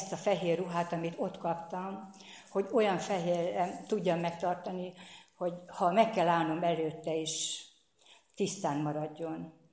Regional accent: Nyíregyháza, Szabolcs-Szatmár-Bereg, Hungary; Nyíregyházán evangélikus családba születtem. Gyerekkoromban jártam hittanórára. A nagy templomba kereszteltek, ott konfirmáltam, ott kötöttem házasságot.

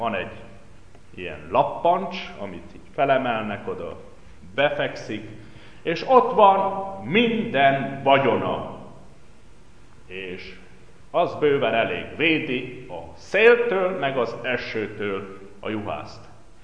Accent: Brașov County, Romania; Én egy olyan helyen nőttem fel, Brassó megyében. Emlékszem, gyerekkoromban 3 Esztena volt a mi falunk határában.

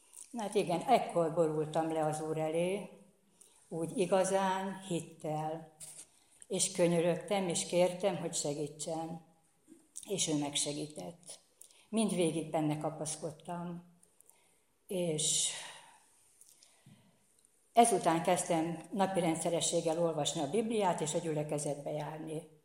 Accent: Nyíregyháza, Szabolcs-Szatmár-Bereg, Hungary; Nyíregyházán evangélikus családba születtem. Gyerekkoromban jártam hittanórára. A nagy templomba kereszteltek, ott konfirmáltam, ott kötöttem házasságot.

